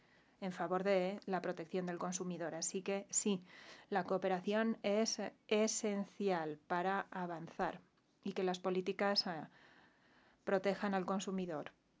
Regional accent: Portugal; Spanish is a second language; soy de Portugal.

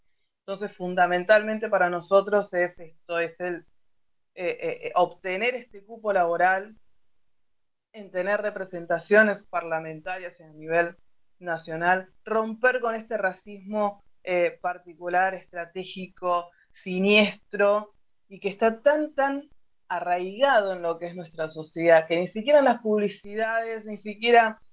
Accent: Argentina; de Argentina.

